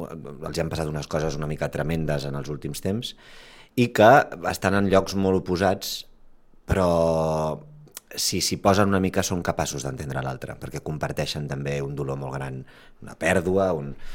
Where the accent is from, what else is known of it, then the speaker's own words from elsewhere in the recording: Vilanova i la Geltrú, Catalonia, Spain; jo soc de Vilanova i faig moltes coses allà